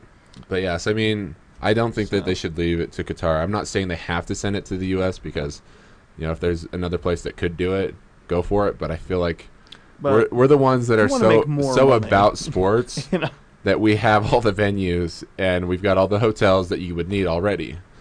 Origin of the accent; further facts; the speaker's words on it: United States; maybe this is the bias because I'm American